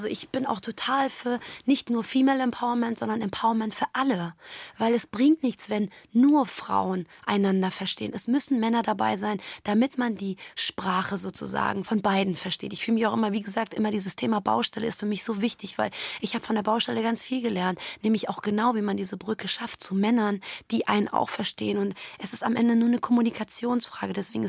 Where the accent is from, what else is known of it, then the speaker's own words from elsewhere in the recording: Iran; German is a second language; now in Germany; Ich bin aus dem Iran hier hingezogen, das 8-mal Umziehen, das Verhältnis meiner Eltern.